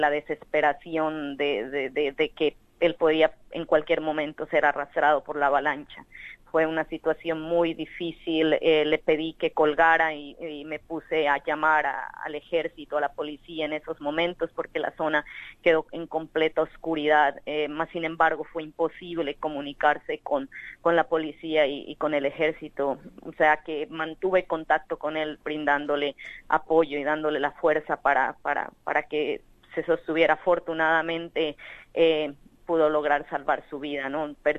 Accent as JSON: {"language": "Spanish", "town": "Mocoa", "region": "Putumayo", "country": "Colombia", "tie": "born or raised there", "moved": "as an adult", "lives_now": "Australia", "said": "Bueno, soy oriunda de Mocoa, nací y crecí en Mocoa y hasta que tuve los 28 años antes de venir para Australia"}